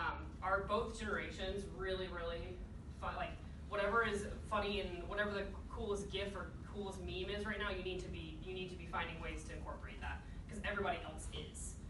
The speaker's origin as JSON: {"language": "English", "town": "Atlanta", "region": "Georgia", "country": "United States", "said": "I'm from Atlanta, so it's been a rough go at things."}